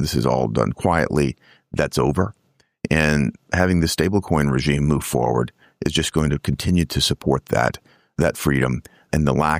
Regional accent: Tennessee, United States; I'm from Tennessee. We're fond of liberty and freedom.

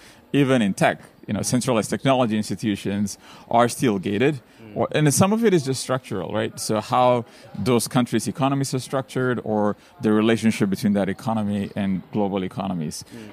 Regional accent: Ethiopia; English is a second language; When I was growing up in Ethiopia, the internet opened the world to me. I learned most of my English online.

